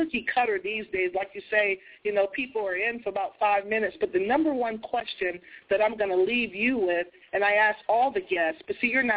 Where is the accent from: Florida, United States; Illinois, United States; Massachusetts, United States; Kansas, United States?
Massachusetts, United States; Boston; I'm like, no, I'm from Boston.